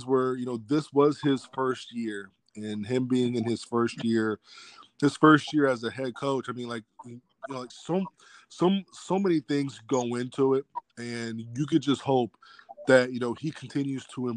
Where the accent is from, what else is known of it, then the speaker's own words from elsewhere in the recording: Sterling, Virginia, United States; So I'm from Sterling, Virginia. If you've heard the term DMV, D.C., Maryland, Virginia, that's it.